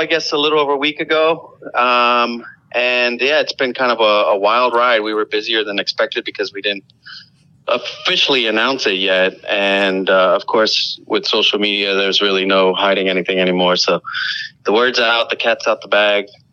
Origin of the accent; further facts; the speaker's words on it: Queens, New York, United States; And where I grew up in Queens, it was mostly, Dominicans and Mexicans and, so Central Americans and Caribbean, Spanish speaking Caribbean folks.